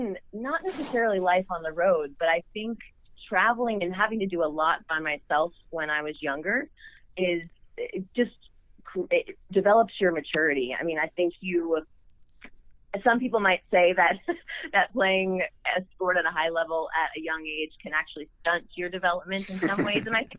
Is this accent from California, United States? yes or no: no; Florida, United States; growing up in South Florida for at least part of the year